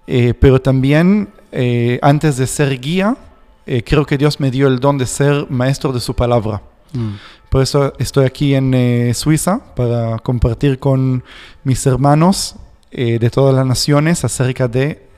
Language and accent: Spanish; Israel; Spanish is a second language; israelí, judío. He crecido en Israel, nací en Israel. Mis padres son judíos que emigraron a Israel de Argentina. Por eso puedo hablar español.